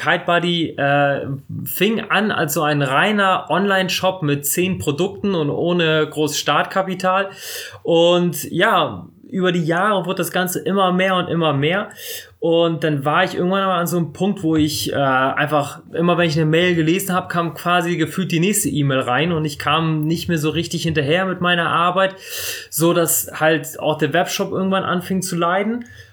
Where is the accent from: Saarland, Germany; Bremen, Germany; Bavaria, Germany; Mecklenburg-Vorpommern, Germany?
Bremen, Germany; Bremerhaven; also ich bin mit 2 Jahren nach Deutschland gekommen und dann direkt nach Bremerhaven. In Bremerhaven aufgewachsen, studiert und irgendwann mal weggezogen.